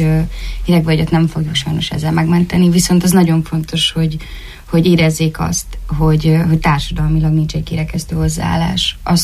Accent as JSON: {"language": "Hungarian", "region": "Budapest", "country": "Hungary", "said": "Én ugye Budapestről jövök"}